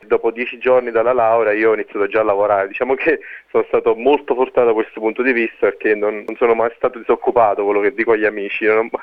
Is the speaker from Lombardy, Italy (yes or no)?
no; Naples, Campania, Italy; moved away as an adult; Sono nato e cresciuto a Napoli. Lì ho iniziato l'università, ingegneria informatica alla Federico II a Napoli.